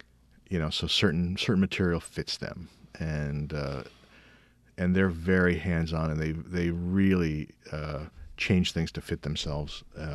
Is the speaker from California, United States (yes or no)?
no; Michigan, United States; I actually make it snow on the audience because I grew up in Michigan